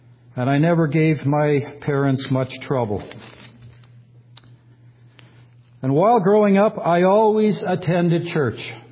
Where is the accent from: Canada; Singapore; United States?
Canada; Edmonton, Alberta; born there; I was born on June 22, 1954, in Edmonton, Alberta. I was the second oldest of four children.